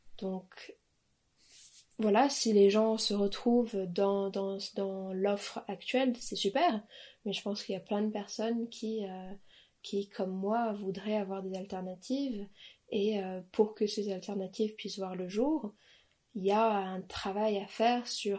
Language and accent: French; New York, United States; Dans ma ville de naissance, du coup, j'ai grandi à New York